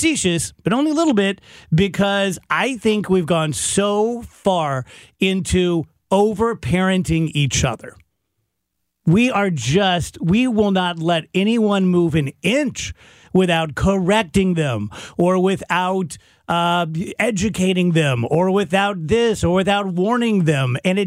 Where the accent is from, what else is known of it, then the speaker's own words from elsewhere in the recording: South Roxana, Illinois, United States; born there; I graduated from Wash U, but I was born in South Roxana, right?